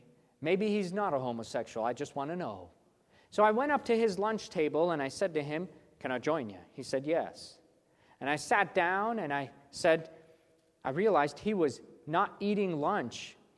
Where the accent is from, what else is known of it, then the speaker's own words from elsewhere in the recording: New York, United States; I told myself, yep, I came from New York.